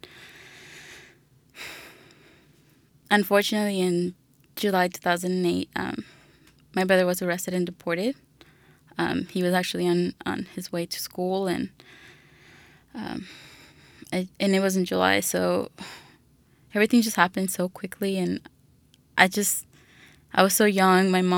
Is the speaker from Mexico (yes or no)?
yes; Coahuila, Mexico; now in Austin, United States; I'm originally from Coahuila, Mexico, and I've been in Austin ever since 2006. So in 2006, my mother, brother, sister, and I, we migrated to the United States.